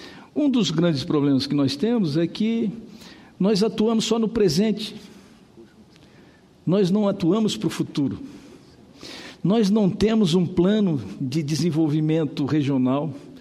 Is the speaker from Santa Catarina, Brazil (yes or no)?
yes; Santa Catarina, Brazil; É, eu sou de Santa, então Santa Catarina.